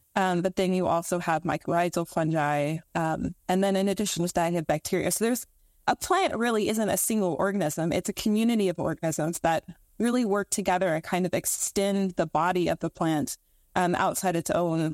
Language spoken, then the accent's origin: English; Texas, United States; I'm from Texas originally, but I lived in Southern California for a year and just kind of was like a beach bum.